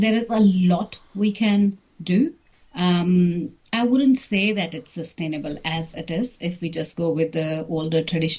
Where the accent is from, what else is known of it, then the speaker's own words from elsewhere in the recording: Dalhousie, Himachal Pradesh, India; now in Wellington, New Zealand; I grew up in a very beautiful small town called Dalhousie in India. And it's a hill station and a tourist destination known for its stunning natural beauty.